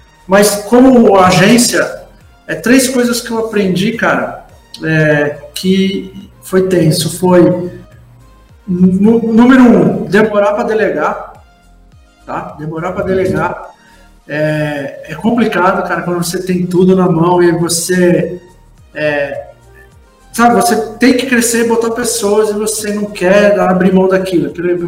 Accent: Marília, São Paulo, Brazil; Eu sou de Marília, interior.

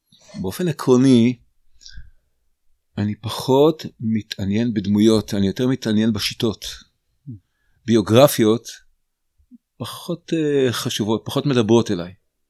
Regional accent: Beit Kama, Southern District, Israel; now in Otniel, Israel; אני בן קיבוץ בית קמה, הקיבוץ של השומר הצעיר בנגב הצפוני

